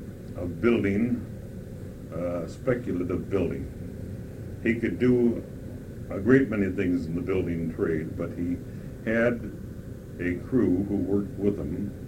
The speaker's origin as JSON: {"language": "English", "town": "Mill Valley", "region": "California", "country": "United States", "tie": "born there", "said": "I was born in Mill Valley at a house on Blythedale Avenue of what is now the corner of Sycamore on April 7th, 1902."}